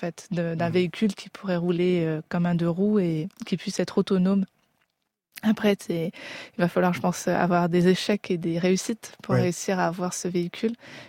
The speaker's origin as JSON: {"language": "French", "country": "Rwanda", "said": "on avance ensemble en tant que Rwandaise."}